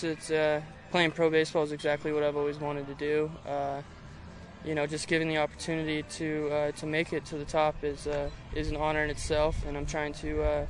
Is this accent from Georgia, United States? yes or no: no; Washington, United States; I'm from Washington.